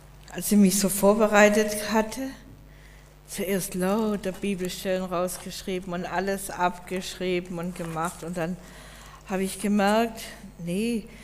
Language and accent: German; Southern Germany, Germany; ich bin mehr eine Landratte, ja, ich komme aus Süddeutschland, ich liebe mehr die Berge und fühle mich da geschützt